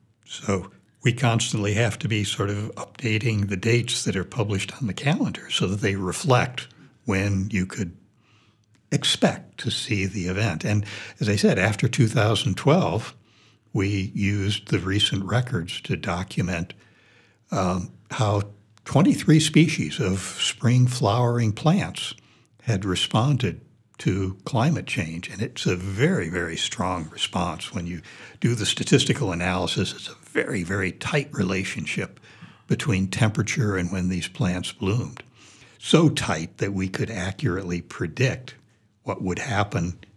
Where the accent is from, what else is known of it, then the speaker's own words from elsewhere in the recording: Washington, District of Columbia, United States; also born or lived in Cleveland, Ohio; I did, and again, since childhood, when I was growing up in Washington, D.C., in this case, one of my mentors was Rachel Carson.